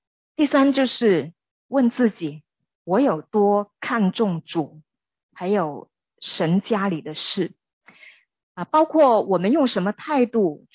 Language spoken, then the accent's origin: Chinese; Hong Kong; 我们香港人哈啊，或者信徒也是，